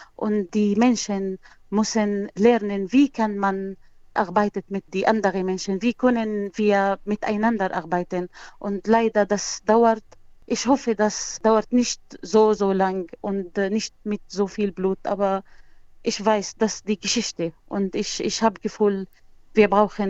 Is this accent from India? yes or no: no; Salamiyah, Hama Governorate, Syria; German is a second language; moved away as an adult; now in Wanne-Eickel, Germany; Es ist romantisch hässlich wie meine Heimatstadt in Syrien, Salamiyye.